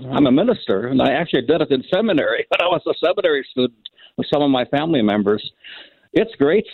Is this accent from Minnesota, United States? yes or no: yes; Minnesota, United States; I grew up in Minnesota.